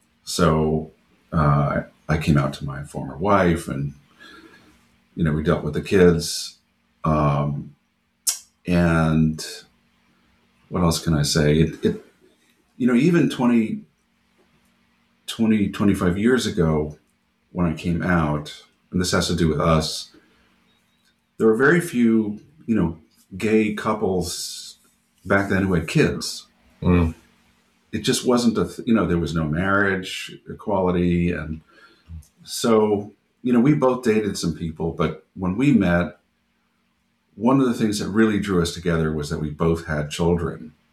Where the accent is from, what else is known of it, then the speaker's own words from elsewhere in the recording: Long Island, New York, United States; So I grew up in New York on Long Island, and in a fairly traditional Jewish community, probably not atypical for Long Island